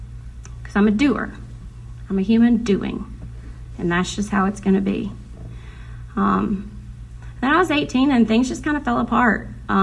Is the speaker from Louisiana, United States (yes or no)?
yes; Louisiana, United States; I was raised in Catholic schools in Louisiana. That's how our education system is.